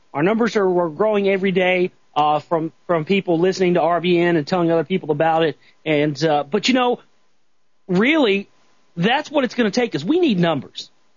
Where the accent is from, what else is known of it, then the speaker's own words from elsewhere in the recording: United States; Because I'm an American, and I work in a restaurant